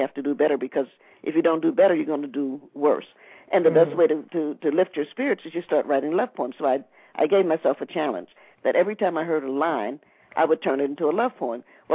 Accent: Cincinnati, Ohio, United States; we are from Cincinnati, and as we were taking Mommy's body back to be buried in Cincinnati

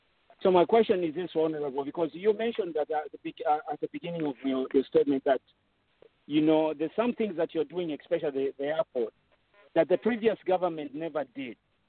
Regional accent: Mufulira, Copperbelt, Zambia; I grew up in Mufulira and I attended Eastry Primary School.

